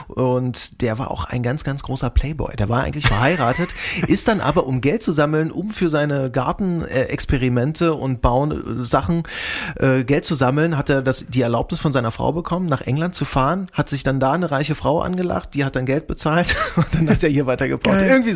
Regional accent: Oschersleben, Saxony-Anhalt, Germany; Ja, in dem Ort, wo ich herkomme, aus Oschersleben, da gab's mal

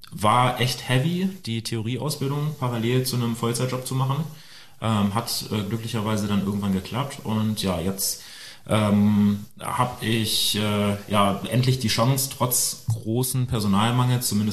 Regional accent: Celle, Lower Saxony, Germany; Ich bin in Celle aufgewachsen, also relativ nah an Hannover.

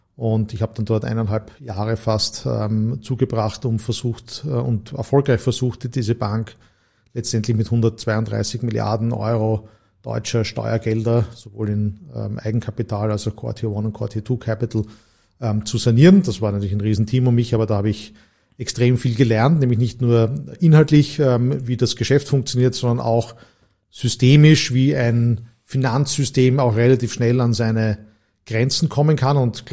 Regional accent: Styria, Austria; Also wir sind beide Steirer und haben in Graz zu studieren begonnen

